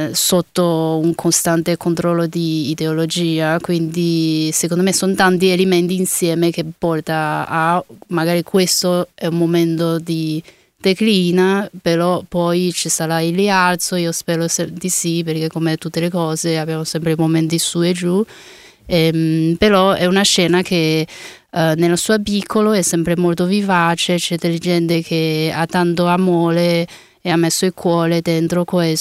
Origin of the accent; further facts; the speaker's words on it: Chengdu, Sichuan, China; Italian is a second language; now in Italy; io vengo da Chengdu, tante volte mi chiedono di spiegare cos'è Chengdu e io dico sempre la città della panda e del cibo piccante.